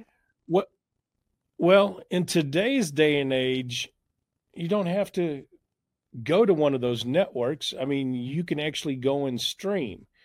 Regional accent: Southeast, United States; I grew up in the Southeast, and it was in a day and age where you had four channels that you could watch.

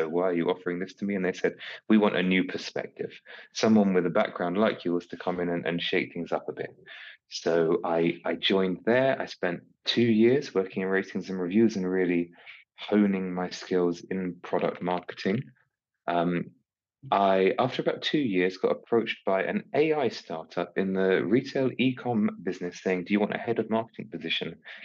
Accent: United Kingdom; being British, I had one option growing up. So I worked for 6 years in a fish and chip shop.

